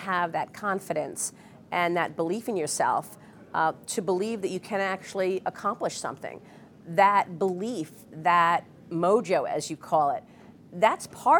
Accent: Brooklyn, New York, United States; I was born and raised in Brooklyn, and I think I did learn a certain street savvy.

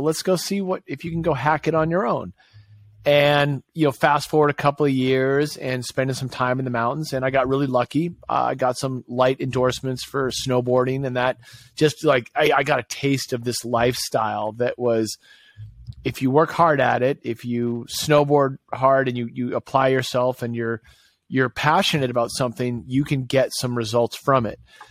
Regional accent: Gloucester, Massachusetts, United States; also born or lived in Winchester; So I was raised just outside of Boston, Massachusetts. So I was actually raised in a little fishing town called Gloucester. And I spent my formative years, middle school, high school, in a little town called Winchester.

